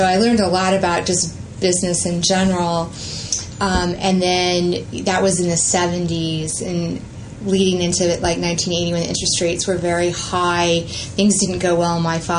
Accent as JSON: {"language": "English", "region": "Arkansas", "country": "United States", "tie": "born or raised there", "said": "growing up in Northwest Arkansas, of being around Walmart, it was sort of the heart of Walmart"}